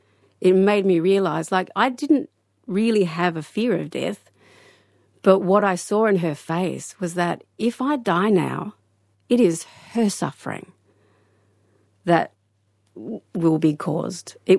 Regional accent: Geraldton, Western Australia, Australia; I mean, I grew up in Geraldton.

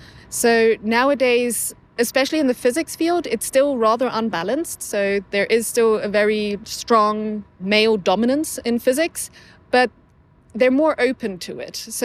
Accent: South Africa; Because being from a British colony with a very bad reputation for apartheid and race segregation, I was worried and I was scared.

